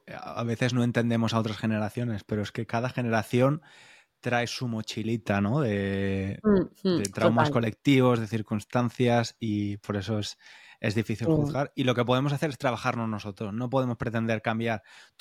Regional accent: Valencia, Valencian Community, Spain; Somos de Valencia, que en Valencia hay bastantes personas

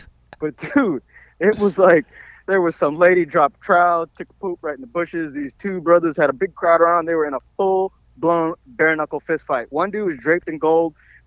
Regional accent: Orlando, Florida, United States; Born at fucking Arnold Palmer Hospital, but now it's called Orange County. I mean, it's called Arnold Palmer now, but it was called Orange County when I was born in it.

